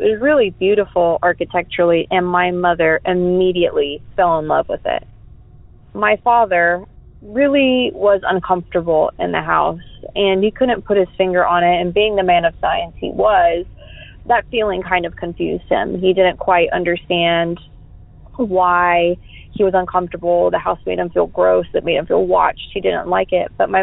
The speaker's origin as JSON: {"language": "English", "town": "Denton", "region": "Texas", "country": "United States", "tie": "born there", "said": "I was born in Denton, Texas"}